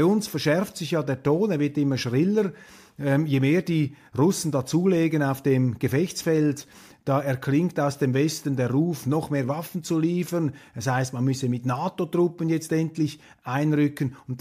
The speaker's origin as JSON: {"language": "German", "region": "Zurich", "country": "Switzerland", "said": "Aber sie werden als Berner jetzt vermutlich den Kopf schütteln über diese dilettierenden Ausschweifungen eines Zürchers."}